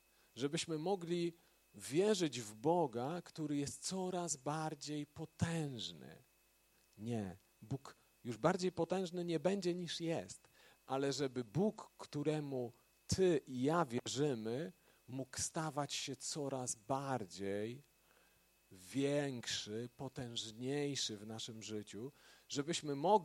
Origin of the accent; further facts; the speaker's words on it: Braniewo, Warmian-Masurian Voivodeship, Poland; fryzjerkę w Braniewie, w mieście, z którego pochodzę i co jakiś czas zachodziłem tam, później już wyjechałem z Braniewa, ale jeszcze jak przyjeżdżałem, to do niej zachodziłem po starej znajomości